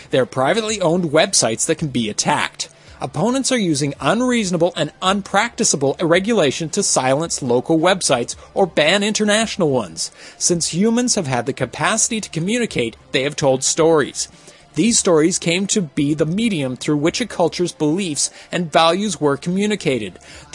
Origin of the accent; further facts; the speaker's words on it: United States; As an American, I would say that this is about First Amendment freedoms